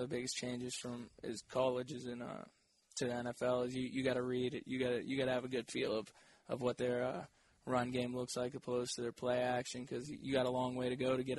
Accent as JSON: {"language": "English", "region": "Virginia", "country": "United States", "tie": "born or raised there", "said": "Yeah, I grew up in Northern Virginia, so I mean, so I grew up a Redskins fan."}